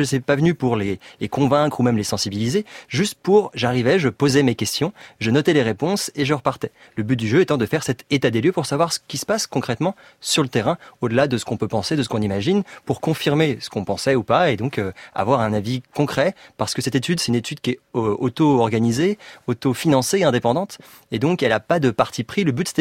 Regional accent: Paris, Île-de-France, France; moi je suis parisien

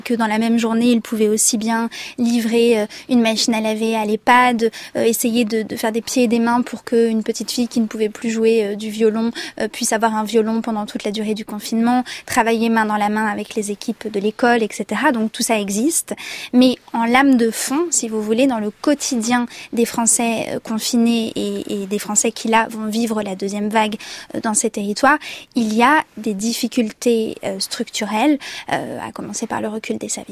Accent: Lurcy-Lévis, Auvergne-Rhône-Alpes, France; Mes parents étaient dans l'Allier, dans le village où j'ai grandi, à Lurcy-Lévis. Mais moi, j'étais à Paris.

